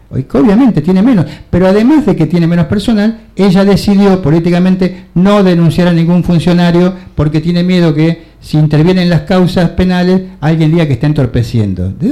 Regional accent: Argentina; los que estamos dentro del barco somos los argentinos.

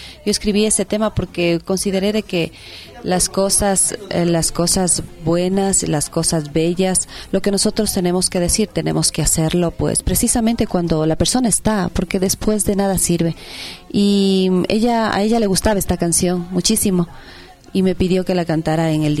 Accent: Tena, Napo, Ecuador; also born or lived in Santo Domingo de los Tsáchilas / Quito; now in Puyo, Ecuador; una mujer amazónica, porque gran parte de mi vida la hice allá, a pesar de haber nacido en... Yo nací en Santo Domingo de los Áchilas, según me cuenta mi mamá. Nunca viví allá. Viví entre el Tena, viví también aquí en Quito, y luego estoy actualmente en Puyo.

